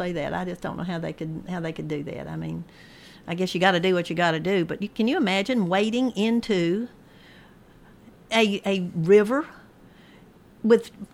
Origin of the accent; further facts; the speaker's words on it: Murfreesboro, Tennessee, United States; I grew up on North Spring Street, just one block over, and I remember that old structure when I was a kid.